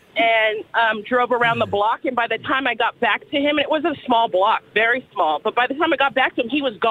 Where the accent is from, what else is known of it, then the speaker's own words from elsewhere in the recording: United States; And, yeah, I am American, so we did try to follow through.